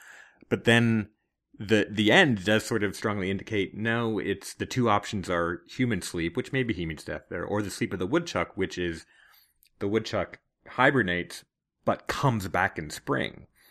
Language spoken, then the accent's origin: English; Punxsutawney, Pennsylvania, United States; I'm from Punxsutawney, Pennsylvania originally, which is, which is Groundhog Day.